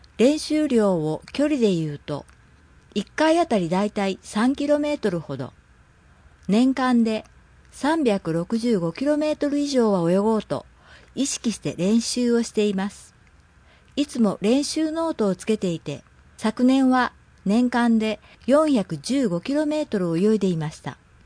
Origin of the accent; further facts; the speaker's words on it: Ehime, Japan; 10月末に地元愛媛県で開催される年輪ピックでメダルを取るために